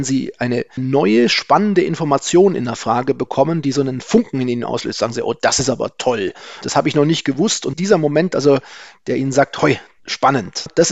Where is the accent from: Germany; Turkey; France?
Germany; Oberstdorf, Bavaria; in meiner Heimat in Oberstdorf, ich komme ja aus dem Allgäu